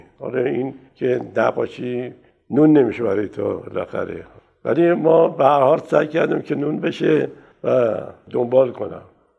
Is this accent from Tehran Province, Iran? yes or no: no; Shiraz, Fars, Iran; من سال 1315 تو شیراز متولد شدم. دوران دبستان دبیرستانم توی شیراز بود و ما خانواده نسبتاً پر جمعیتی بودیم، 4 تا خواهر 4 تا برادر.